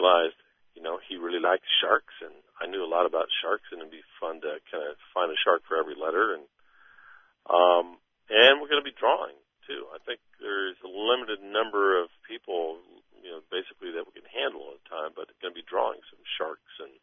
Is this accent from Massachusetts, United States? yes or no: no; Ketchikan, Alaska, United States; But hey, I come from Ketchikan.